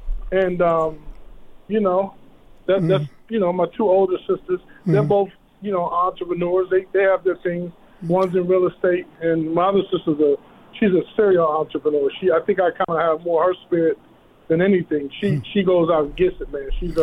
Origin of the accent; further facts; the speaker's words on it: Las Vegas, Nevada, United States; also born or lived in Riverside; So I was born here in Las Vegas, Nevada, and I went back and forth between Riverside. I have family in Riverside, California. But mostly my childhood was in Las Vegas.